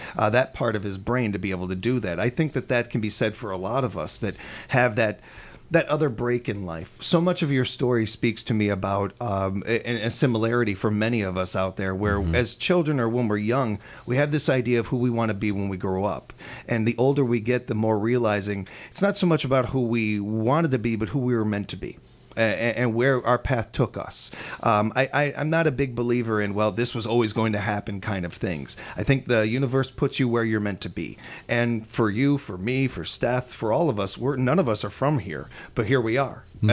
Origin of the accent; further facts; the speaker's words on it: United States; that's the way a lot of us Americans kind of picture it and stuff sometimes.